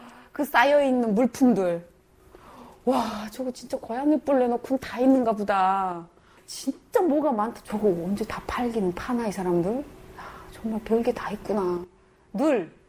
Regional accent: North Korea; 저희는 북한 사람이라고 이제 온 지 얼마 안 되는 진짜 얼마 안 됐어요.

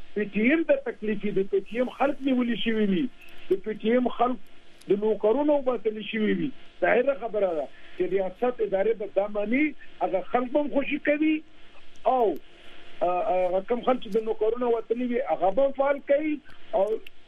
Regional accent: Tirah, Khyber Pakhtunkhwa, Pakistan; زه هغه پښتون یم چې صرف د ما د علاقې خلک په قبایلو کې داسې الحمدلله پاتې شوي دي چې زما د حلقې نه یو قسم نه دی پی شوی، ځکه زما د قوم د تیرا خلک

